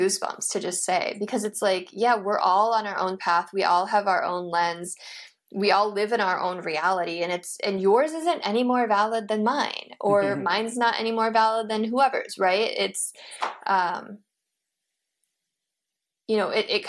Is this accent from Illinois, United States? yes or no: yes; Illinois, United States; I'm from Illinois too.